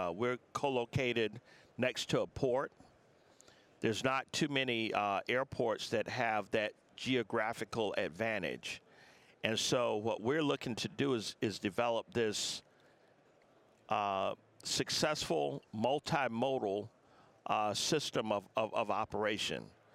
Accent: Savannah, Georgia, United States; now in Mobile, United States; You know, I've been asked that question a lot, and, you know, I'm originally from Savannah.

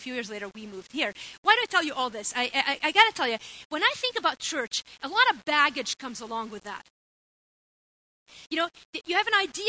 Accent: Beirut, Beirut Governorate, Lebanon; Many of you know I grew up in Beirut. I've told you before, in Lebanon, in West Beirut to be specific.

